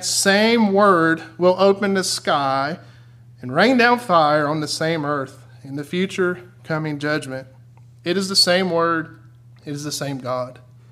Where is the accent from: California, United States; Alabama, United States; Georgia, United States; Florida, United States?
Florida, United States; You know, I'm from Central Florida.